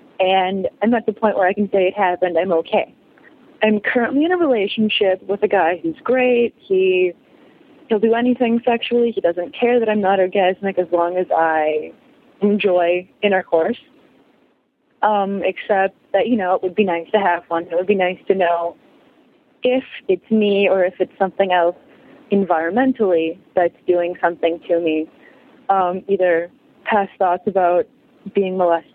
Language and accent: English; Midwest, United States; I'm from the Midwest.